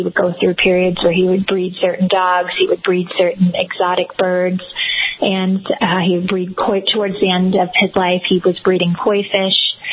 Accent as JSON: {"language": "English", "town": "Orlando", "region": "Florida", "country": "United States", "tie": "born or raised there", "said": "I grew up in Orlando, so we did not have a farm. But my aunt had land in Fort Lauderdale"}